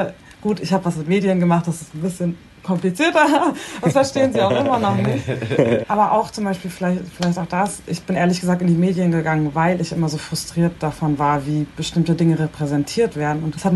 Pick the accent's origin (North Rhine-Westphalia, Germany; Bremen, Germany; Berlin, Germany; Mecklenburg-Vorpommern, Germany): Bremen, Germany; also ich bin zwar in Bremen geboren und aufgewachsen, das ist super durchmischt